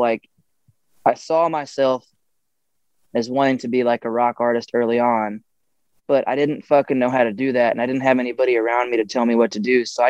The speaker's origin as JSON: {"language": "English", "region": "Texas", "country": "United States", "tie": "born or raised there", "said": "And obviously, like, I grew up in Central and South Texas. So there's like a red dirt country scene down here"}